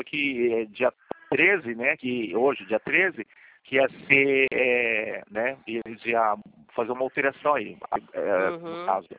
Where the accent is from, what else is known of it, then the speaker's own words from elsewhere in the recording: São Paulo, Brazil; born there; Não, eu nasci em São Paulo mesmo